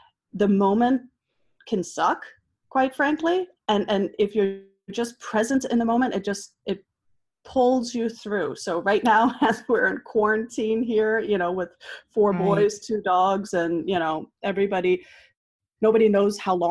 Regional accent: Denmark; So growing up in Denmark, it's a lifestyle.

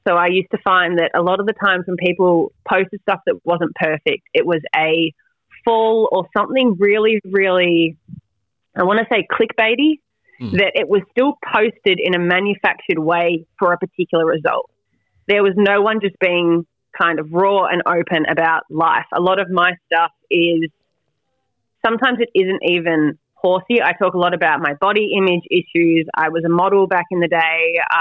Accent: Victoria, Australia; He's from Sydney and I'm from Victoria.

